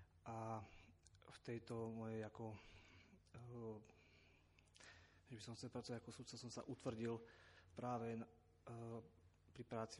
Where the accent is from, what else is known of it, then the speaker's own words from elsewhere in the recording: Brezno, Banská Bystrica Region, Slovakia; pochádzam z Brezna.